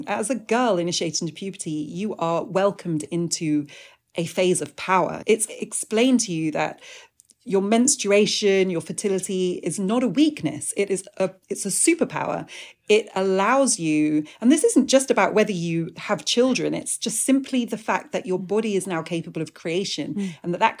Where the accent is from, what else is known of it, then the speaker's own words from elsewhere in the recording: United Kingdom; the way I grew up in Britain